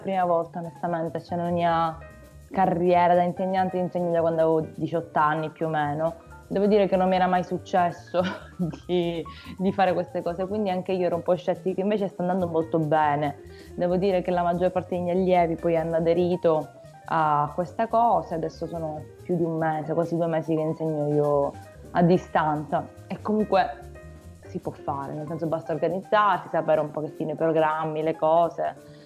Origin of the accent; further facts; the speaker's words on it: Palermo, Sicily, Italy; now in Bologna, Italy; io adesso, pur vivendo insomma in realtà a Bologna, quindi essendomi trasferita là da molto tempo, sono rimasta un po' bloccata qui nella mia città natale, Palermo